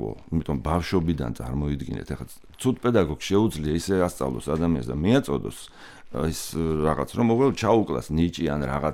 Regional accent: Tbilisi, Georgia; თბილისში დავიბადეთ, გავიზარდეთ

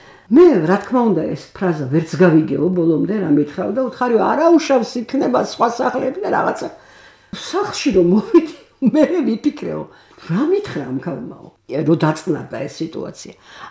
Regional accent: Sokhumi, Abkhazia, Georgia; now in Tbilisi, Georgia; მე სოხუმელი ვარ, მართალია 45 წელი არ ცხოვრობ თბილისში

